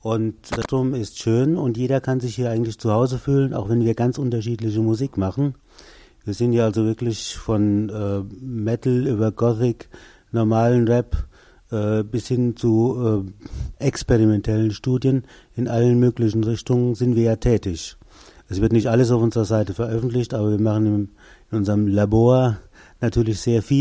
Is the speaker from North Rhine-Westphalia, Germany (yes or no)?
no; Zwingenberg, Hesse, Germany; born there; ich bin in Zwingenberg an der Bergstraße geboren.